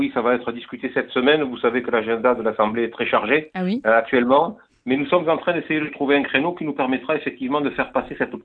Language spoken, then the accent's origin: French; Perpignan, Occitanie, France; born there; accent: southern French; also born or lived in Toulouse; Vous savez que je suis natif de Perpignan.